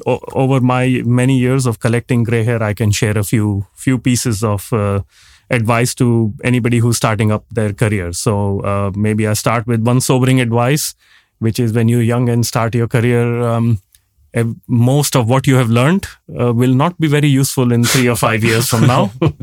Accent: New Delhi, Delhi, India; moved away as an adult; now in United States; So when I was growing up in New Delhi, which actually just hosted the G20 summit, and it's the capital city of India, I always dreamt of living in other places. So my first foray out of Delhi was 30 years ago when I moved to the United States.

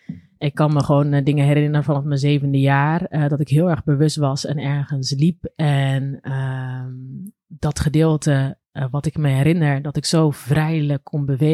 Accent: Rotterdam, South Holland, Netherlands; Ik ben opgegroeid in de Millingsbuurt, Rotterdam.

